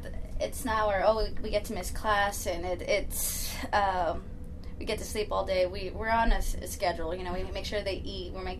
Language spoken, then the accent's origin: English; El Paso, Texas, United States; I'm from El Paso, so I know how fun it can be.